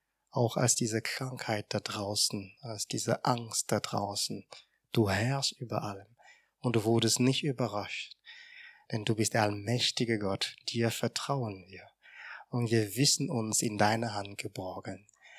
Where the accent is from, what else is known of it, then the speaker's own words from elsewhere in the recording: Cameroon; moved away as an adult; now in Germany; Also ich komme aus Kamerun ursprünglich und ich bin nach meinem Abitur nach Deutschland gekommen und habe in Norddeutschland Wirtschaftsinformatik studiert